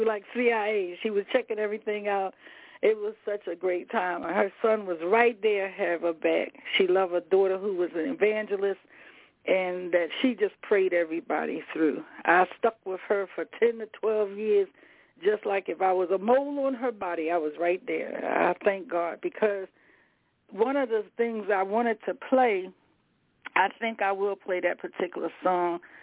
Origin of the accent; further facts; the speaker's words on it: Baltimore, Maryland, United States; I'm a street girl. I'm from East Side here in Baltimore.